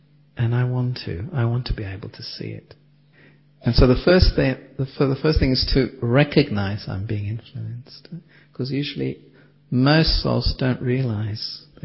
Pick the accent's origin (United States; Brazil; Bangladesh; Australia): Australia; like I was brought up in Australia